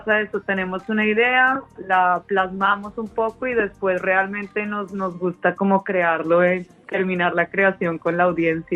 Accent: Colombia; culturas de donde yo soy, que estamos en el terreno en Colombia que tiene que ver con el terreno muisca, ancestralidad indígena

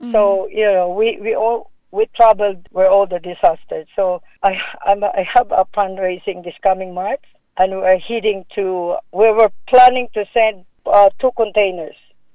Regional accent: Ormoc, Eastern Visayas, Philippines; I was born and bred in Ormoc City.

